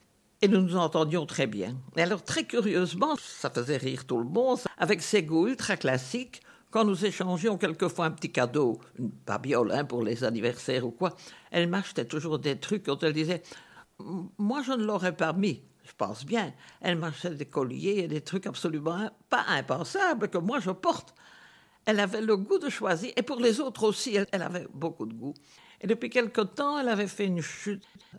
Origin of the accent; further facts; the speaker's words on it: Brussels, Belgium; born there; Moi, je suis né dans les Barolles, alors avec la jonction Nord-Midi, derrière la chapelle, pour ce qui est des trous, je ne crains personne, j'ai vu des trous toute ma vie autour de moi.